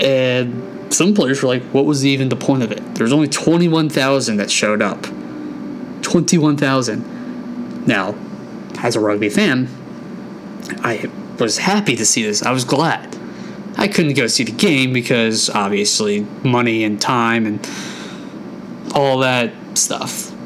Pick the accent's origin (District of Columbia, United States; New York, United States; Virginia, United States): District of Columbia, United States; Washington; RFK Stadium in DC, my hometown.